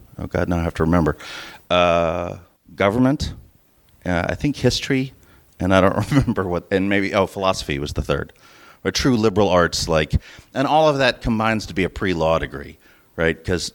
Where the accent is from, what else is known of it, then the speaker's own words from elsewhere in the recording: Atlanta, Georgia, United States; I grew up here in Atlanta. I was born in Piedmont Hospital. Like, I'm one of the six or seven actual Atlanta residents.